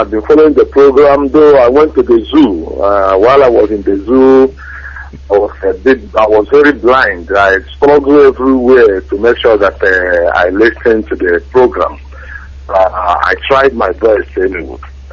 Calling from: Dublin, Leinster, Ireland; I'm Dublin now. I'm calling from Dublin, Ireland.

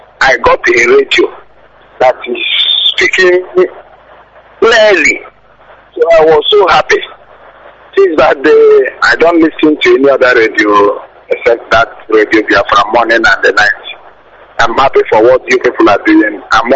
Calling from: Aba, Abia, Nigeria; I'm calling you from Aba.

